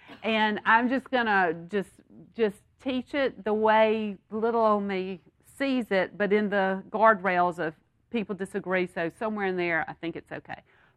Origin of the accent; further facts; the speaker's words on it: Mississippi, United States; from where I grew up in the Delta, I don't know if there's a sense of, I don't know if it's a Delta thing, a Mississippi thing